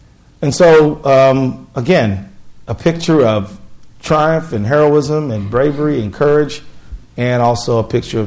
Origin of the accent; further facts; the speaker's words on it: United States; okay, I'm a American lawyer.